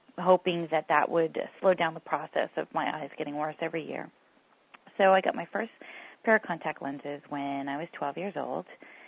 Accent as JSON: {"language": "English", "region": "California", "country": "United States", "said": "I'm 32. I'm from California."}